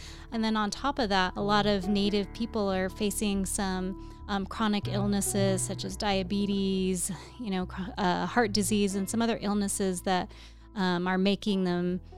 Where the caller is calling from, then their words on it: Albuquerque, New Mexico, United States; I'm in Albuquerque, New Mexico, in my house safely being, social distancing.